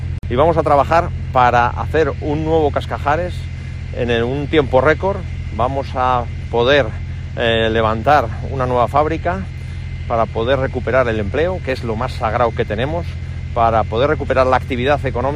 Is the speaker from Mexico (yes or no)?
no; Castile, Spain; Somos castellanos, somos duros y nos gusta nuestra tierra